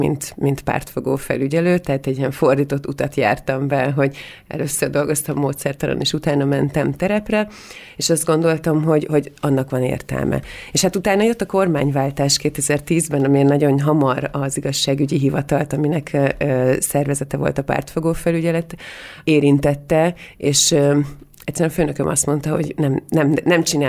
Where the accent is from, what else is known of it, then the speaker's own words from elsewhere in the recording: Budapest, Hungary; hiszen mondjuk Pesten egy panelben nőttem fel.